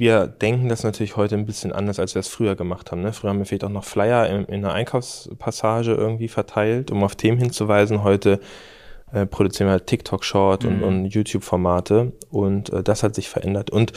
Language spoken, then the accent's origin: German; Schleswig-Holstein, Germany; aus Schleswig-Holstein. Das ist ja aus meiner Perspektive eher Süddeutschland.